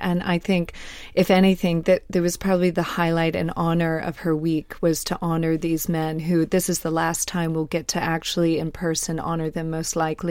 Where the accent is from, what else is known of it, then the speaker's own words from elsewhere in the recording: United States; I got to tell you, growing up in America, I was very intimidated by my fellow girl soccer players.